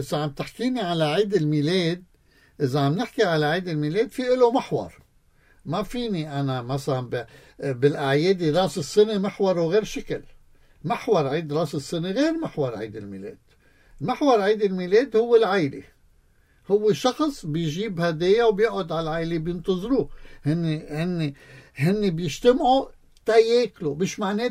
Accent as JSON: {"language": "Arabic", "country": "Lebanon", "said": "بحياتنا كلبنانيين"}